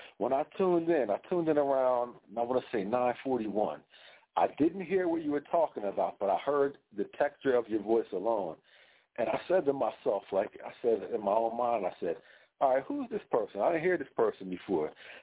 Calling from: New Jersey, United States; I'm calling from South Jersey.

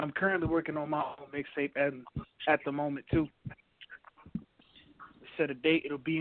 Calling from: Warner Robins, Georgia, United States; I'm in Warner Robins, Georgia. I'm in Warner Robins, Georgia

